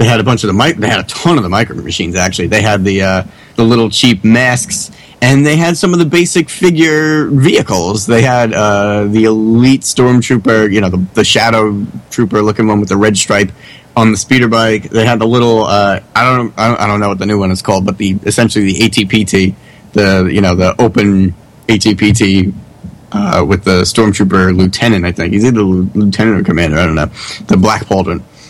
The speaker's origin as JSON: {"language": "English", "town": "Staten Island", "region": "New York", "country": "United States", "said": "We're from Staten Island, New York, but we don't have a Walmart."}